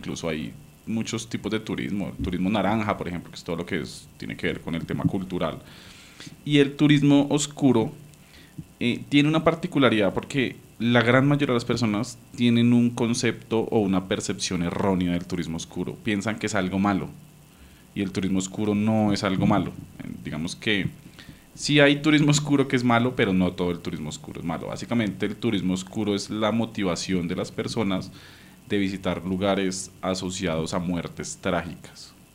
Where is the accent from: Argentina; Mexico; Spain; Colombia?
Colombia; como colombianos, siempre hemos escuchado que pasó algo en Armero